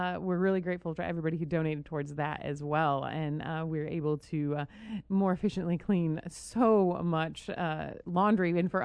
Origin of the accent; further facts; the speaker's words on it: New York, United States; my hometown shelter in Western New York takes dogs from us